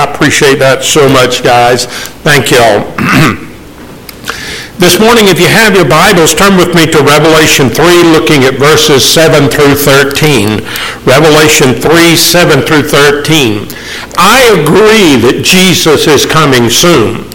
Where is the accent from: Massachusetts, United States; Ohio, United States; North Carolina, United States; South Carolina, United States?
South Carolina, United States; Charleston; I grew up in Charleston, outside of Charleston.